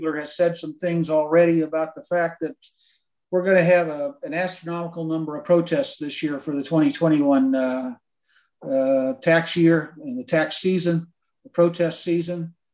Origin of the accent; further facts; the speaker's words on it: Arlington, Virginia, United States; born there; also born or lived in Scottsdale; now in Lakeway, United States; I was born in Arlington, Virginia. We've lived all over the country.